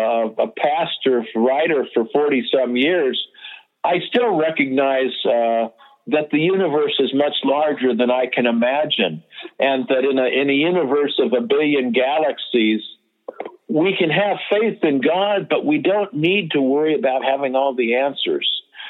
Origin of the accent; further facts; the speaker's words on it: California, United States; I grew up during in the Bay Area during the Summer of Love and all that.